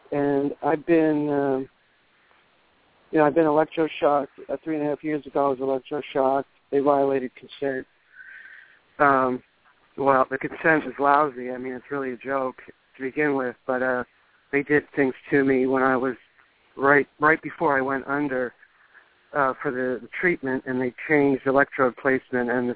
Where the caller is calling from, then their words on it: New Jersey, United States; I'm calling from South Jersey.